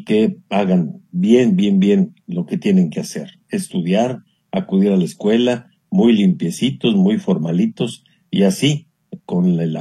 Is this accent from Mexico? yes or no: yes; Mexico; que como mexicanos debemos de sentirnos siempre orgullosos de nuestra patria.